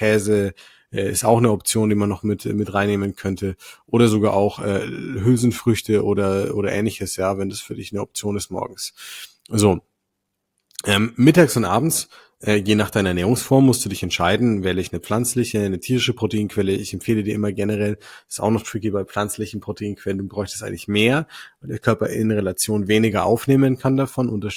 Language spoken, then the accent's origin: German; Bavaria, Germany; Ich komme aus Franken. Bei mir ist Brotzeit Grundnahrungsmittel.